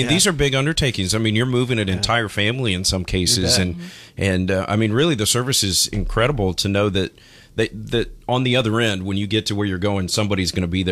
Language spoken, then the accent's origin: English; Greenville, United States; I grew up in Greenville.